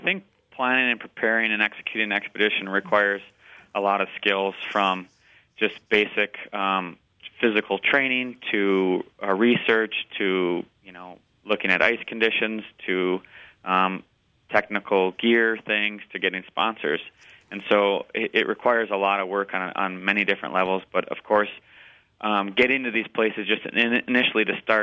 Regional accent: Wisconsin, United States; I think for me, growing up in Wisconsin, my dad was the director of River Edge Nature Center, which is in Newburgh, just a little north of Milwaukee.

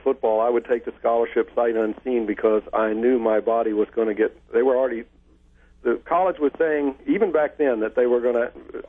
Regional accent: Atlanta, Georgia, United States; I almost went to Georgia Tech there in Atlanta, my hometown, to play for Bobby Dodd.

